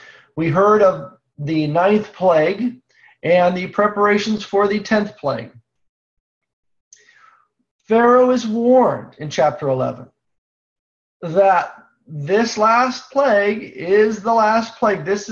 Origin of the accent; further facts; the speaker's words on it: California, United States; I grew up in California. We had mosquitoes, okay?